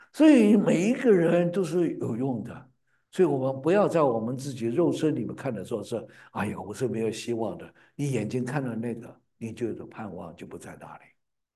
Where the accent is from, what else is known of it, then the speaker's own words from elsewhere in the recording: China; 我们中国人呢，差不多人呢都是这样的。